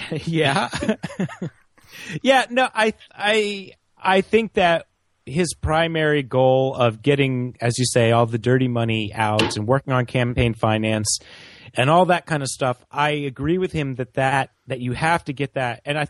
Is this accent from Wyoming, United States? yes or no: no; Maryland, United States; I am an independent from Maryland, and I work in health and fitness.